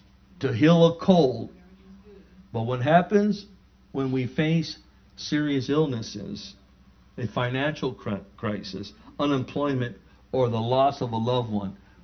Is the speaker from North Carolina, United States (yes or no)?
no; National City, California, United States; And where I grew up in National City, we were so poor we couldn't even pay attention.